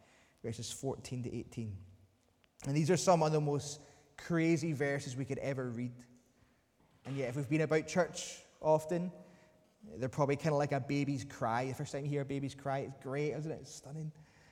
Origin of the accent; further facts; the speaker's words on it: Northern Ireland, United Kingdom; I grew up in Northern Ireland. My story, I grew up in the Brethren in Northern Ireland